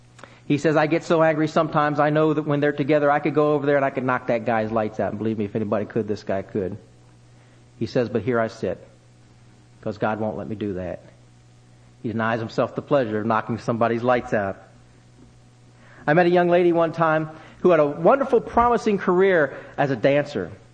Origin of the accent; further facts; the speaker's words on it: Burleson, Texas, United States; I'm from Burleson, Texas, which is as flat as a pancake and hot as a pancake griddle, I might add.